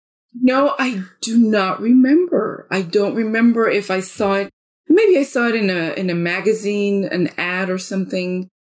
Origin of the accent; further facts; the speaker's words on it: Costa Rica; now in Texas, United States; So I'm originally from Costa Rica, Central America, but I have lived here in Texas, United States, for the last 30 plus years, maybe 36, 37. I live in a small town south of Fort Worth, the DFW area.